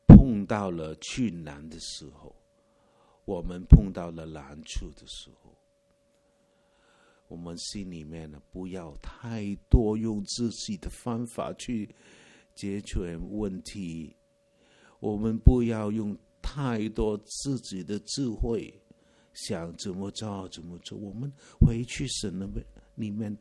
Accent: Hong Kong; moved away as an adult; now in Vancouver, Canada; 我们香港出生，香港来的，来温哥华的地方就想要退休

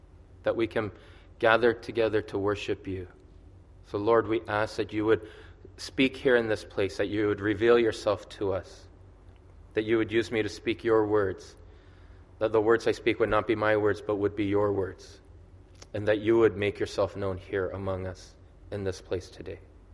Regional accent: London, Ontario, Canada; also born or lived in Vancouver; now in Langley, Canada; I grew up in London, Ontario, moved out to Vancouver for seminary, where I went to Regent College, and then went back to Ontario to serve in a church there, and then came back out to Vancouver.

